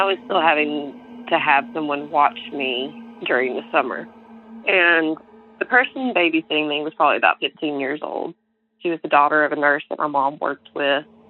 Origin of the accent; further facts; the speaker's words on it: Mississippi, United States; I'm from Northeast Mississippi. Growing up, though, I lived in the Mississippi Delta, where it borders onto Arkansas